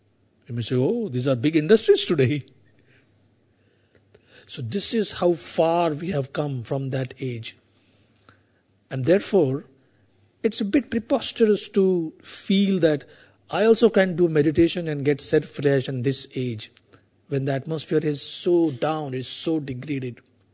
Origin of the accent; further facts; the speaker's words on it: India; I come from India, so my examples would be little India-centric.